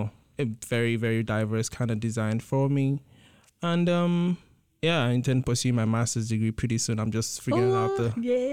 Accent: Nigeria; now in United States; I am from Nigeria. I moved to the United States 2 years ago.

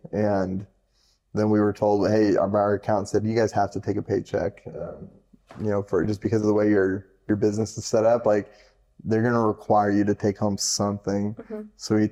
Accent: Idaho, United States; especially growing up in Idaho, grew up in a bubble.

